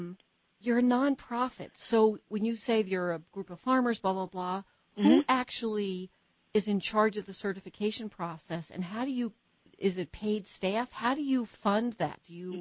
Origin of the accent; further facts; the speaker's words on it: New Jersey, United States; I'm from New Jersey.